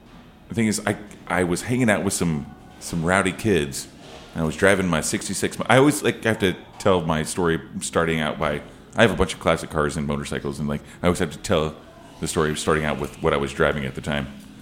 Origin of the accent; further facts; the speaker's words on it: Oklahoma, United States; also born or lived in New York; I'm from Oklahoma, dude.